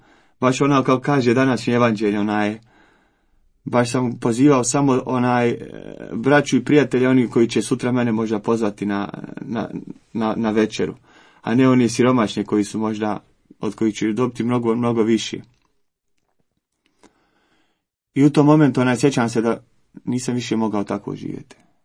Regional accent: Sarajevo, Federation of Bosnia and Herzegovina, Bosnia & Herzegovina; Ja kako dolazim iz Sarajeva, moja porodica je cijela muslimanska porodica. I moja majka je pokrivena, ono, žena u vjeri.

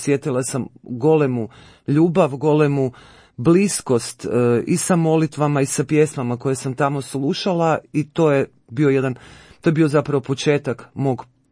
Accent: Istria County, Croatia; moved away as an adult; now in Zagreb, Croatia; imam 46 godina, rodom sam iz Istre, ali kako volim reći, zapravo pokrivam cijelu Hrvatsku, mama mi je iz Posavine, tata iz Hercegovine, a evo od kako sam došla u Zagreb sa 18 godina na faks, tu sam u Zagrebu

